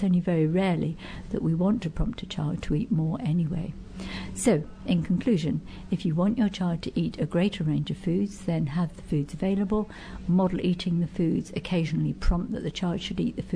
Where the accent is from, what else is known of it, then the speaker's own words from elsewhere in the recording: Birmingham, West Midlands, United Kingdom; I'm a psychologist from Birmingham